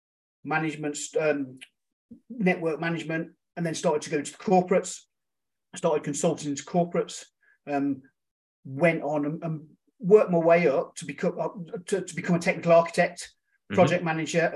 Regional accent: Birmingham, West Midlands, United Kingdom; So I was brought up in Birmingham

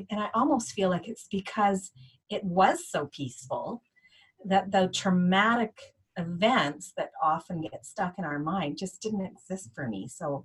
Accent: British Columbia, Canada; I grew up on the west coast of Canada. So in just outside of what's called the Okanagan, which is kind of like our orchards and wine country.

